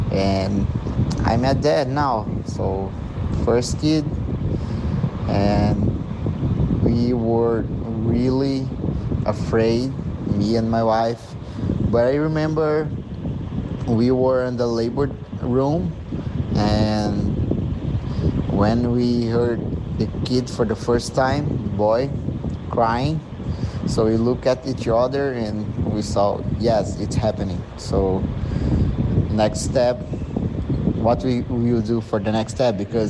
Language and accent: English; Brazil; I'm from Brazil.